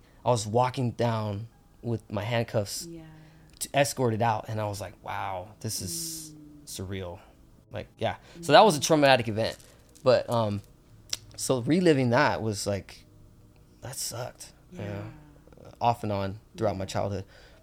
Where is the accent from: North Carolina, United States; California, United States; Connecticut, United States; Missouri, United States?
California, United States; San Jose; Yeah, by the way, I'm from San Jose.